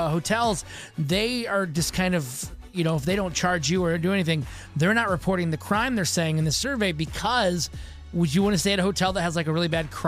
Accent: Michigan, United States; nothing like a dumb story out of my home state of Michigan. This happened in the west side at a place called Newaygo County, but this is the western part of Michigan.

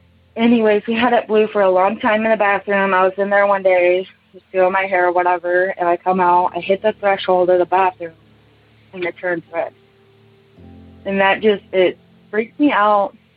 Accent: Kansas, United States; I'm from Kansas.

